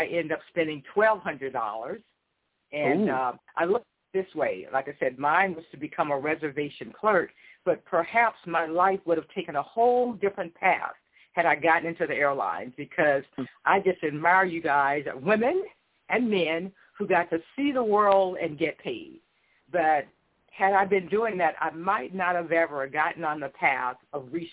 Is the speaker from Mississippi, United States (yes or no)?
yes; Indianola, Mississippi, United States; I was born in Indianola, Mississippi, and it is the hometown of … He is actually buried there.